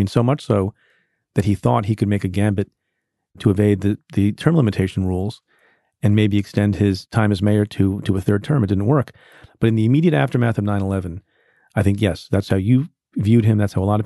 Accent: New York City, New York, United States; I will tell you that as a New Yorker and someone who was in the U.S. Attorney's Office as a young line prosecutor at 9/11

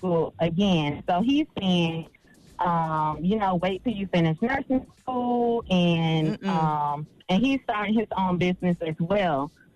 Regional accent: Florida, United States; We're from Florida, Charlamagne.

